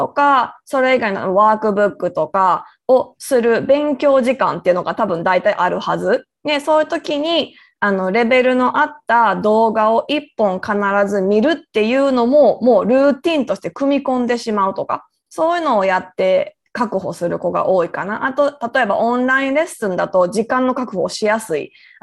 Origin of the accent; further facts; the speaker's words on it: Kansai, Japan; もう私は一応生粋の関西人だけれども